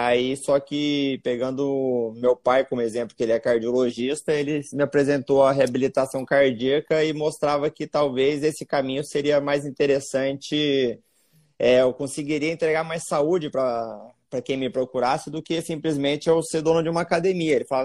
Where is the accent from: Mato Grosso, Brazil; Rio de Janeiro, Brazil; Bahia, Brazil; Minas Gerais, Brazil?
Mato Grosso, Brazil; Sou natural, na verdade, fui criado no Mato Grosso, mas fiz a faculdade aqui em Santa Catarina e fiz minha formação de cardiologista em Porto Alegre.